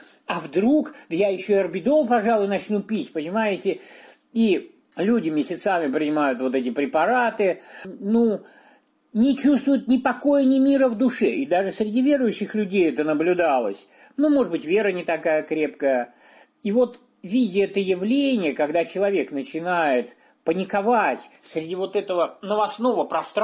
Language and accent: Russian; Ivanovo, Ivanovo Oblast, Russia; Вырос я в Иваново, там вот проблема была где-то так свободно искупаться, поплавать, и все речки, водоемы были далеко.